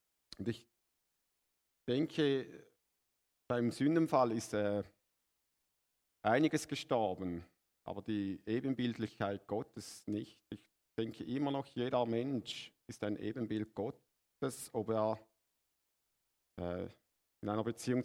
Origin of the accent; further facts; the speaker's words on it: Switzerland; als Schweizer geht man mit Schweizer Geld nicht so um, oder?